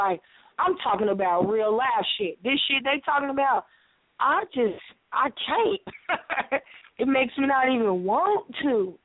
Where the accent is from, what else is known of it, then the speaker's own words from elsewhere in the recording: Chicago, Illinois, United States; now in Atlanta, United States; And everything, like, I'm from Chicago, but I live in Atlanta